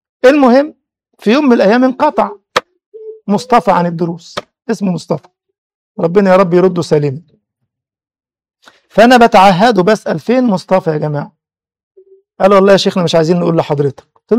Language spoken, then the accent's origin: Arabic; Cairo, Cairo Governorate, Egypt; كنت ادرس في منطقة اسمها دار السلام عندنا في القاهرة